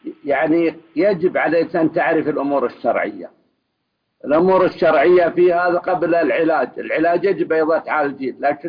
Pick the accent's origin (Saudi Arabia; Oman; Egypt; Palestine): Saudi Arabia; Riyadh, Riyadh Province; في واحد عندنا في الرياض